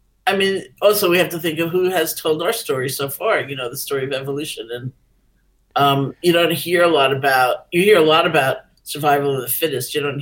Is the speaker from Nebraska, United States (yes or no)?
no; New York, United States; I'm a New Yorker. It's a little hard for me.